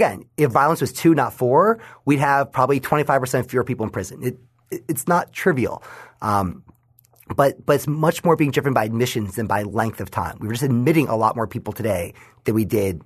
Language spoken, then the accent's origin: English; New York, United States; So again, sort of looking at my home state of New York, New York has the longest sustained decarceration in the United States right now.